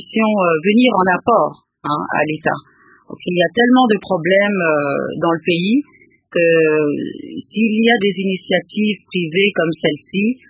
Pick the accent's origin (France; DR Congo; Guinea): DR Congo; en tant que Congolais